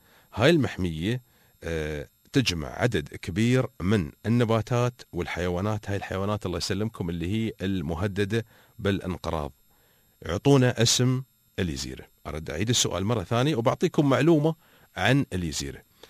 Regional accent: United Arab Emirates; accent: Emirati; سؤالنا اللي كان يقولكم قبل الفاصل يا مستمعينا بلهجتنا الإماراتية المحلية

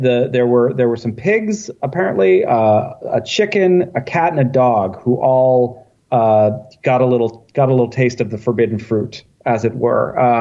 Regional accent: California, United States; also born or lived in Oregon; And I grew up in Northern California. I went to college in Oregon, so I spent a lot of times, you know, driving up and down I-5 past Mount Shasta.

